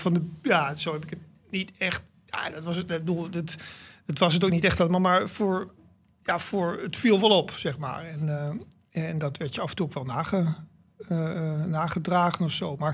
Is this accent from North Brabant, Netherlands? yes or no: no; Stadskanaal, Groningen, Netherlands; also born or lived in Rotterdam; Ik bedoel, ik ben daar geboren, maar ik ben geen echte Rotterdammer. Nee, maar in Stadskanaal, ja, daar.